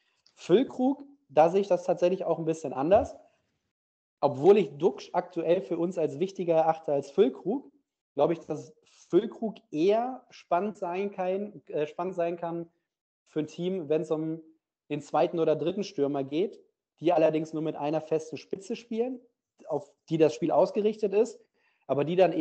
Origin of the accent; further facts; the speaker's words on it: North Rhine-Westphalia, Germany; mit dem konnte man sich als Ruhrpottler ganz gut identifizieren.